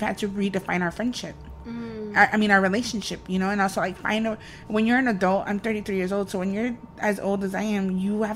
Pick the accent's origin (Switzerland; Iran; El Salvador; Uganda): El Salvador; accent: Mexican; now in Los Angeles, United States; Because I live my life here being like, I'm Salvadoran. I'm Salvi. I'm a Salvi poet.